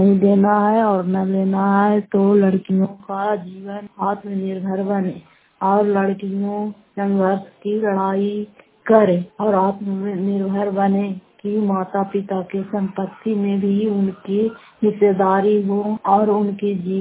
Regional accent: Fatehpur, Bihar, India; घर फतेहपुर पंचायत मकरौता प्रखंड करारपासवा जिला नालंदा के निवासी हूँ।

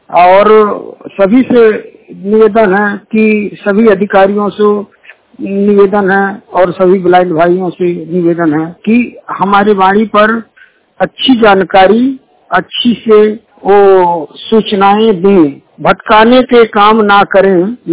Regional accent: Rangraopur Dagrupur, Uttar Pradesh, India; ग्राम रंगरावपुर डगरूपुर जनपद महाराजगंज के निवासी हूँ

